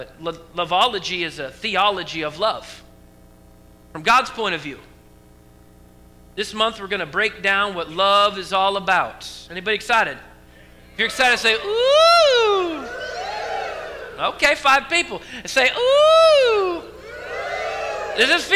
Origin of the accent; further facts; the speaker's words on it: Portland, Oregon, United States; it's because I'm from Oregon and I grew up and raised right outside of Portland, so that's kind of cool.